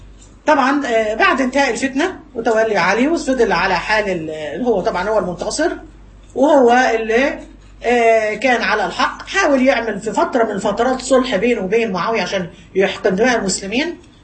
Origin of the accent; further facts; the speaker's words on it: Egypt; زي ما حصل عندنا في مصر